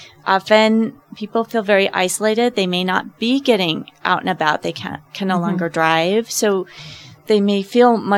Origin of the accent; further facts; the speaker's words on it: Lamar, Colorado, United States; For example, I'm from Lamar, Colorado originally.